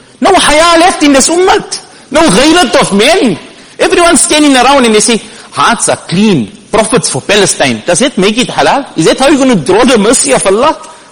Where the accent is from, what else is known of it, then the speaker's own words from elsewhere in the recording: South Africa; I'm a South African, so I can say it.